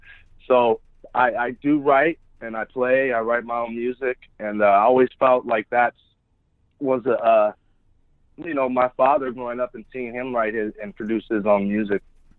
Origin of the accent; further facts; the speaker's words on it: Los Angeles, California, United States; born there; Yes, I am. I was born in Los Angeles. Mm-hmm. Yeah. And I'm still here.